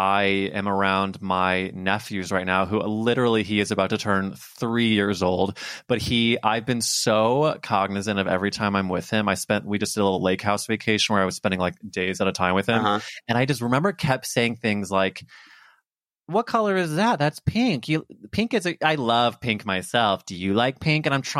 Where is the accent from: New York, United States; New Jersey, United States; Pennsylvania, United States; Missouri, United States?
Missouri, United States; But I'm from Missouri, and it's like I'm healing through these children